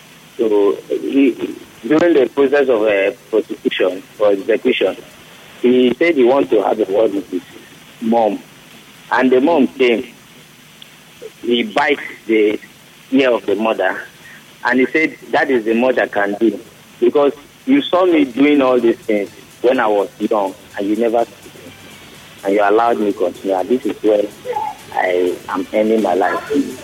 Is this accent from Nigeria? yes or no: yes; Nigeria; from Nigeria.